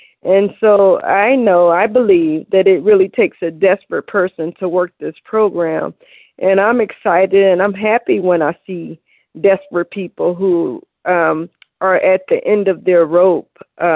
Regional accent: Cleveland, Ohio, United States; I'm from Cleveland, and I am a recovered compulsive overeater

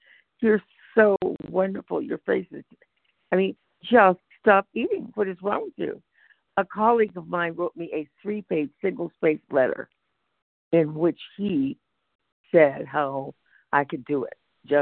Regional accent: California, United States; from California.

